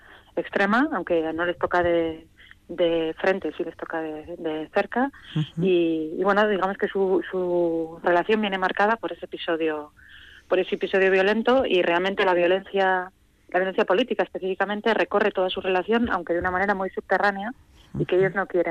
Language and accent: Spanish; Vitoria, Basque Country, Spain; empezando por Vitoria, que es mi ciudad natal